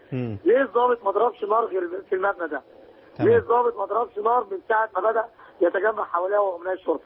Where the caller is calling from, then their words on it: Cairo, Cairo Governorate, Egypt; انا من ميدان التحرير،